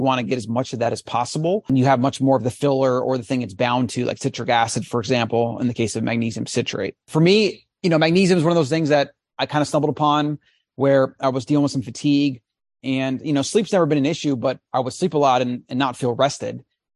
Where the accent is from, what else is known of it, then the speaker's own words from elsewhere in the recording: Florida, United States; moved away; So I grew up in Florida, you know, always had entrepreneurial aspirations, started a juice bar, then a CrossFit gym